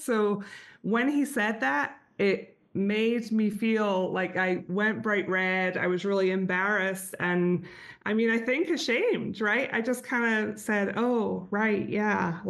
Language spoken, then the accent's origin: English; Scotland, United Kingdom; moved away as an adult; now in United States; it's good for people listening to know that I'm Scottish. And so I probably only had lived in America for maybe like a bit more than a year at this point.